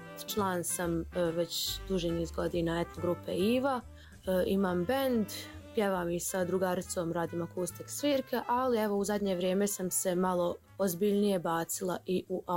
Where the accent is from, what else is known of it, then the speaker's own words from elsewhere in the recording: Bihać, Una-Sana Canton, Bosnia & Herzegovina; dolazim iz Bihaća, imam 25 godina.